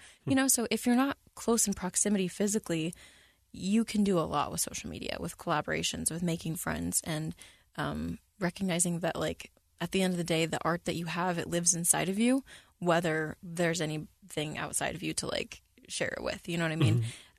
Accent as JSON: {"language": "English", "town": "San Antonio", "region": "Texas", "country": "United States", "tie": "born or raised there", "said": "So when I was a kid, I grew up in San Antonio, Texas, and I did a bunch of, like, talent shows."}